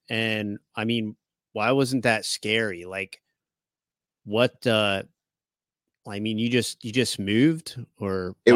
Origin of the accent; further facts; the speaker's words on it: Northeast, United States; We're from the Northeast, and it's the same exact vibe.